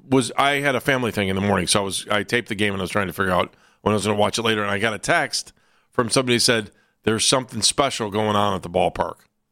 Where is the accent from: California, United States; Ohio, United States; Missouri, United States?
Ohio, United States; Cleveland Heights; At least that's the way it was growing up in Cleveland Heights.